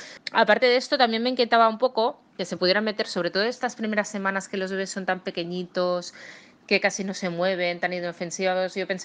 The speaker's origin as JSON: {"language": "Spanish", "town": "Barcelona", "region": "Catalonia", "country": "Spain", "said": "soy de Barcelona. Yo soy madre de 2 niños"}